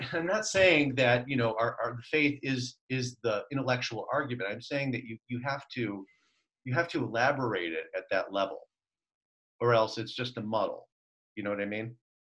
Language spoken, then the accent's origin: English; Michigan, United States; Well, I'm from Michigan, remember?